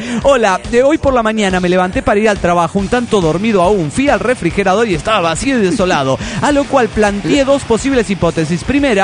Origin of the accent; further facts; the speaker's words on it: Mazatlán, Sinaloa, Mexico; Soy de Mazatlán, Sinaloa, güeyes.